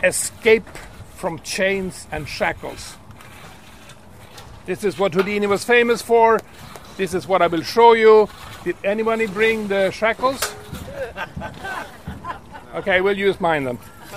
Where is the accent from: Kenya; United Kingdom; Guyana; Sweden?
Sweden; now in United States; And I come from Sweden, and I'm so happy to be in Texas, because in Sweden, it's really cold.